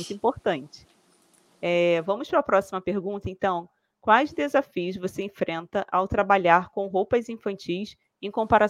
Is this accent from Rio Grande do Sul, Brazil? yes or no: no; Rio de Janeiro, Brazil; eu morava numa comunidade do Rio de Janeiro. Eu vim lá de Barros Filho, para quem é do Rio de Janeiro sabe que é uma comunidade que tem lá que é bem perigosa assim.